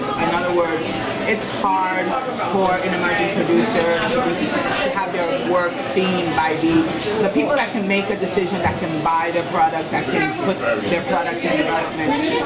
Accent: New York, United States; now in Los Angeles, United States; You know, I grew up in New York, even though I live in LA now. But I am a New Yorker at heart.

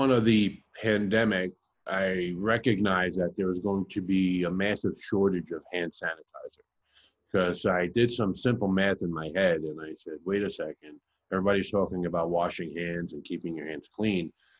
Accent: Brooklyn, New York, United States; back to the origin of where I began in life, growing up in Bensonhurst, Brooklyn, humble beginnings and welfare.

